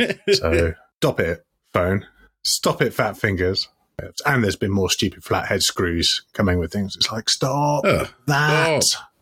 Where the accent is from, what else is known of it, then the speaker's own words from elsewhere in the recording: United Kingdom; we're British